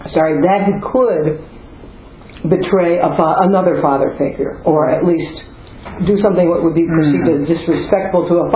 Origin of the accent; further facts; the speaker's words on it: Canada; No, I'm a Canadian.